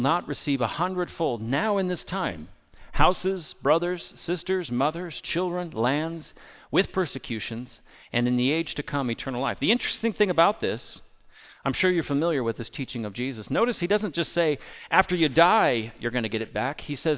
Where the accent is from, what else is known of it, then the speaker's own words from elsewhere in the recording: California, United States; I'm having a tough enough time deciding in California. I'm from California.